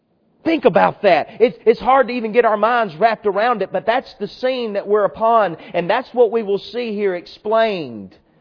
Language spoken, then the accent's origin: English; United States; I'm an American through and through, and I'm thankful for my country